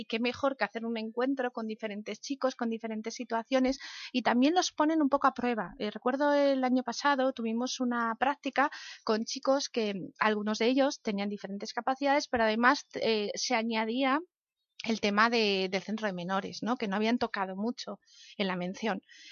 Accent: Castile and León, Spain; Pues primero porque soy leonesa y nos gusta comer.

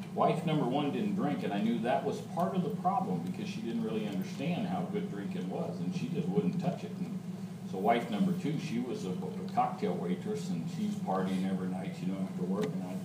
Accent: Phoenix, Arizona, United States; I grew up in South Phoenix not the ghetto necessarily, because that's kind of downtown, but we were out on the edge of town. But I grew up in a really bad poor part of town.

